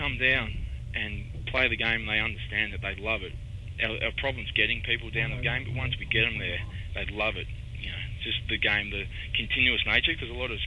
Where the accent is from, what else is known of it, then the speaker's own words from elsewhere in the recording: Victoria, Australia; I actually grew up in the country and then came down to the city.